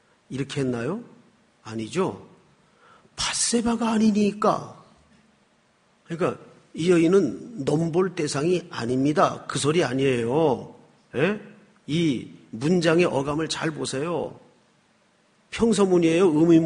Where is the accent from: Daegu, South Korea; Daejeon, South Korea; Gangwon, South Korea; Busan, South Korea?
Daegu, South Korea; 저는 어릴 때 그 대구에서 어린 시절을 지냈는데